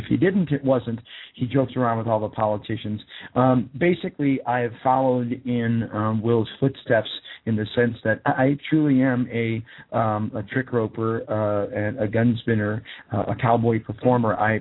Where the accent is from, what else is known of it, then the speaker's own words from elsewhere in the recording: Illinois, United States; I was raised actually in Illinois